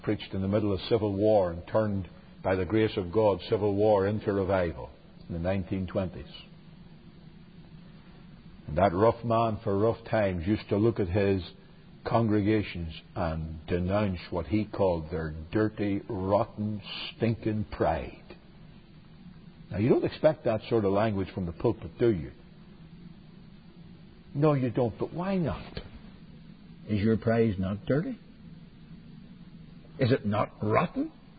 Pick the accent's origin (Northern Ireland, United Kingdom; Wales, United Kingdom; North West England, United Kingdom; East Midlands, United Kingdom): Northern Ireland, United Kingdom; I come from Northern Ireland